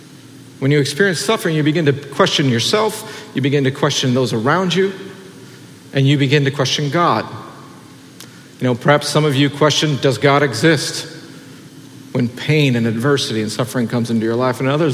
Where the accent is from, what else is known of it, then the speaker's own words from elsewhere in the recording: New York, United States; As a New Yorker, as within a community of modern people